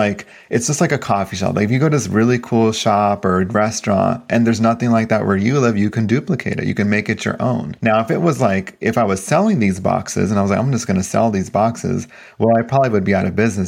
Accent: Sacramento, California, United States; my hometown in Sacramento, California, there is no company that does what we do.

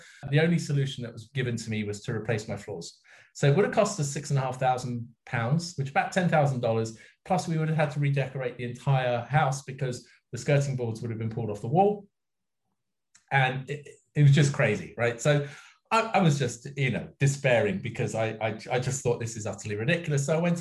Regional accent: London, United Kingdom; I grew up in London.

